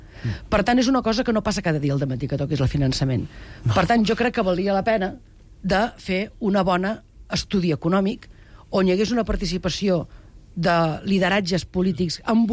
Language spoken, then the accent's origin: Catalan; Catalonia, Spain; jo com a catalana